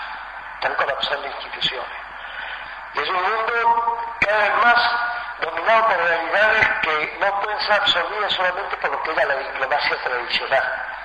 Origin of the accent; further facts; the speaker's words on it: Rosario, Santa Fe, Argentina; Yo soy rosarino